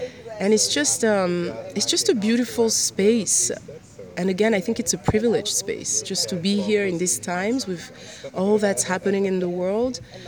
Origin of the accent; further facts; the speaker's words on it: Iran; because I grew up in Iran during the 90s